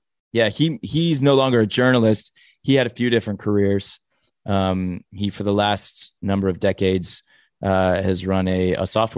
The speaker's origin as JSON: {"language": "English", "town": "Sherman Oaks", "region": "California", "country": "United States", "tie": "born or raised there", "said": "I grew up in the Valley in Sherman Oaks."}